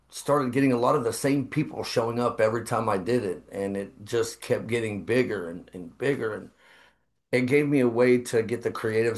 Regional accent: Fort Worth, Texas, United States; Well, I am originally from Fort Worth, Dallas, Texas. I had a dream from a young age to move to California. I grew up in a musically inclined family.

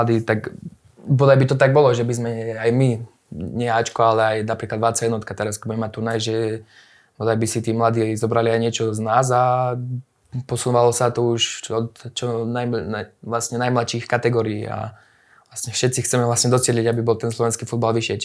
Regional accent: Žilina, Žilina Region, Slovakia; Viacerí sme zo Žiliny

